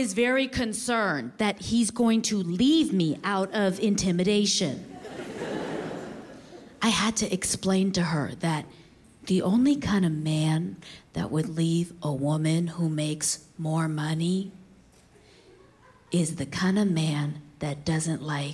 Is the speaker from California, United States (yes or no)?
yes; San Francisco, California, United States; I did 4 shows in my hometown, San Francisco.